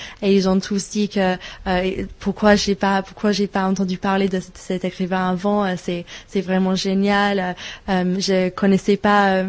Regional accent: England, United Kingdom; first language en; French is a second language; moi je suis anglaise, l'anglais c'est ma langue maternelle

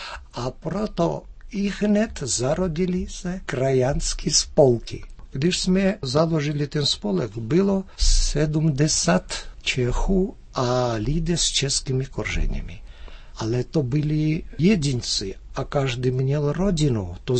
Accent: Georgia; Czech is a second language; now in Czech Republic; jsme žili v tu dobu bývalé německé kolonii, která byla vedle hlavního města.

